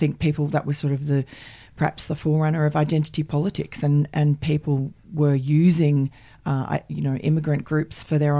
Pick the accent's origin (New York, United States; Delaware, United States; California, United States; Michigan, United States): New York, United States; Queens; born there; I was born in Jamaica, Queens, which is Donald Trump territory.